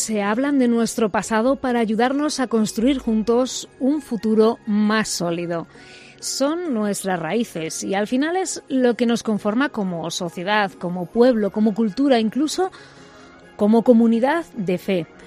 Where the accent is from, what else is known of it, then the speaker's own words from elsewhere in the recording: Ávila, Castile and León, Spain; y desde Astorga nos volvemos hasta Ávila porque ahora me toca a mí hablarte de las tradiciones de mi tierra.